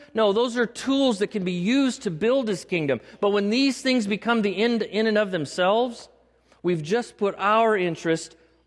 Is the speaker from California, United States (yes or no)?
yes; California, United States; Now, because I'm a Californian and I have rights